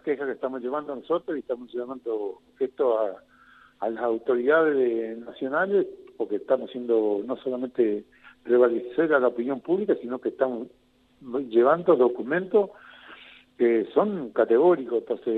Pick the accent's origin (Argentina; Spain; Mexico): Argentina; como trabajadores y como argentinos, y como hijos bien nacidos de la República Argentina.